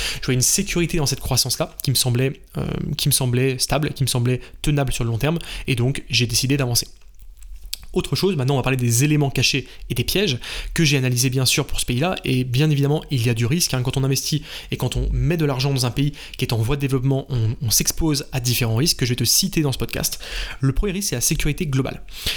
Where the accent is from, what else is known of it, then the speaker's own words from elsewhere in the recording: France; pas dans mon pays d'origine qui est la France